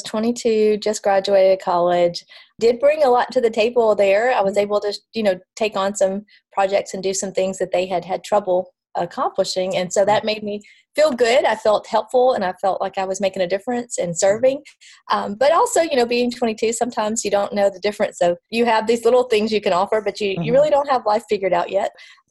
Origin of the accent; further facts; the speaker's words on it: Alabama, United States; she, being from Georgia and I'm from Alabama, we clicked on that level too.